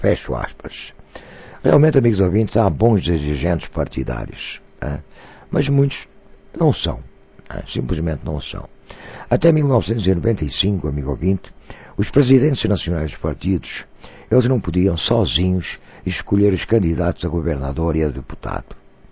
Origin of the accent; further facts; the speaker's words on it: Brazil; Todos nós somos brasileiros, somos iguais e todos nós temos os mesmos direitos e deveres.